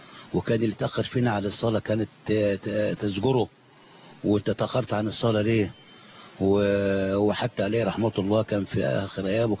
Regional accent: Shubra al-Namla, Gharbia, Egypt; في بلدنا شبرا النملة

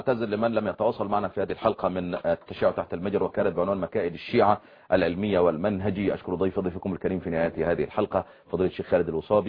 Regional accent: Egypt; يا اخي بس عندنا في مصر بيقول لك خدوهم بالصوت

